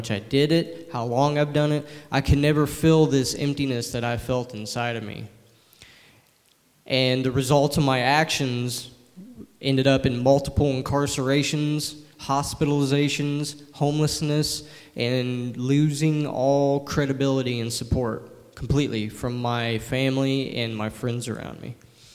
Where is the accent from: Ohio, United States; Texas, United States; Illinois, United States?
Illinois, United States; DuQuoin; I was born and raised in DuQuoin, Illinois, and I'm 28 years old.